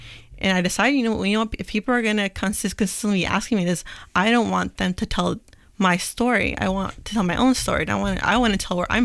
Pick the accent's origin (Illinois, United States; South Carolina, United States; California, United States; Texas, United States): California, United States; Yeah, but I grew up closer to the desert, so like Joshua Tree, Palm Springs, than LA.